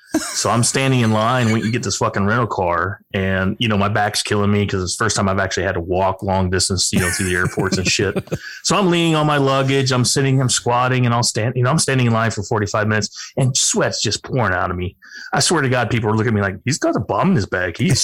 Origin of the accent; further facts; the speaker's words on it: Alaska, United States; I'm not used to this shit. I'm from Alaska.